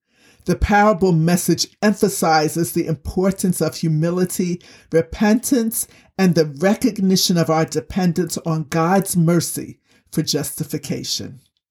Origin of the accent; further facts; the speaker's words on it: Newark, New Jersey, United States; I grew up in Newark, New Jersey, often called Brick City. We didn't sow seed or have sheep. We did, however, have dangerous roads to walk down.